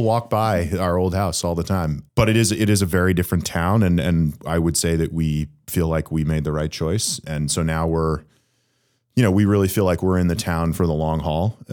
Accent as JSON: {"language": "English", "region": "Massachusetts", "country": "United States", "tie": "born or raised there", "said": "So I grew up in Massachusetts, and so did my wife."}